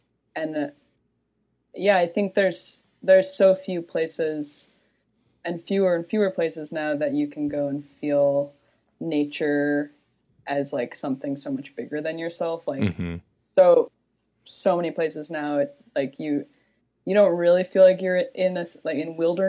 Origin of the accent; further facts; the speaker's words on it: Minneapolis, Minnesota, United States; Yeah, so I grew up in Minneapolis, and my family has a cabin on Madeline Island, which is in the Apostle Islands. And so I grew up between there and Minneapolis